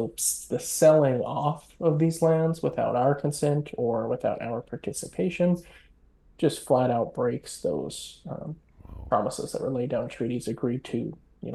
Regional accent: Montana, United States; now in Washington, United States; I'm from Montana, grew up in Montana, whole family is still there. But I'm over here in DC now

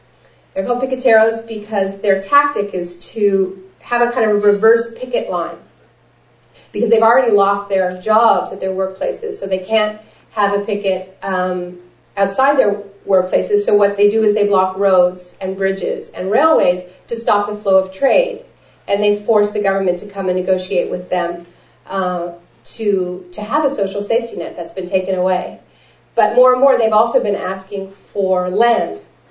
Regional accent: Toronto, Ontario, Canada; And I told her I was from Toronto

